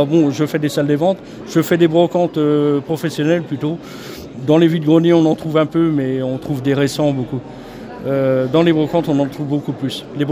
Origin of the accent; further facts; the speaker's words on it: Thoiry, Pays de la Loire, France; je suis originaire de Loire-Atlantique, une commune qui s'appelle Thoiry, à côté de Nantes, à 12 km de Nantes.